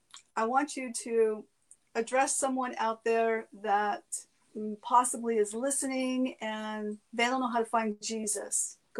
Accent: San Diego, California, United States; San Diego.

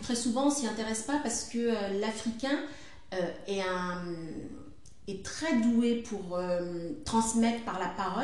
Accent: Guinea-Bissau; Moi, je suis originaire de la Guinée-Bissau, très exactement.

